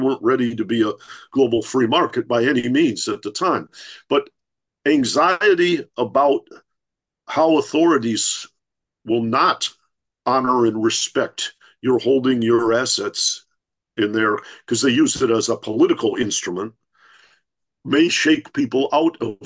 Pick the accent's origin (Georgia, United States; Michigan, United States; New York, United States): Michigan, United States; Detroit; I grew up in Detroit. I watched this play-by-play with the decline of the auto industry.